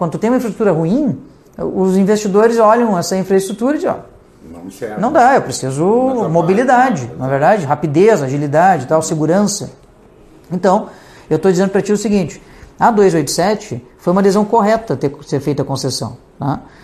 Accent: Tramandaí, Rio Grande do Sul, Brazil; Eu disse no início dessa entrevista que eu sou de Tramandaí. A minha cidade tem 60 mil habitantes.

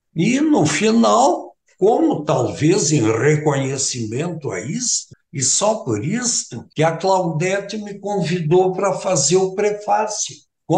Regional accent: Espumoso, Rio Grande do Sul, Brazil; este contato com a minha terra, com as raízes daí, com as famílias, com as pessoas, com as lembranças que sempre estão presentes comigo. Espumoso representa muito na minha vida.

